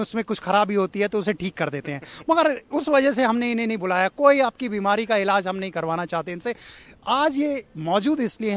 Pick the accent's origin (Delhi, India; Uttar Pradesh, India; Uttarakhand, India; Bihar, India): Delhi, India; कुछ कहना मत खराब, मैं दिल्ली से आया हूँ